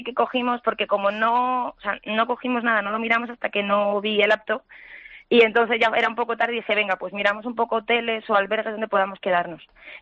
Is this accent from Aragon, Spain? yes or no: no; Madrid, Community of Madrid, Spain; Bueno, pues yo soy de Vallecas.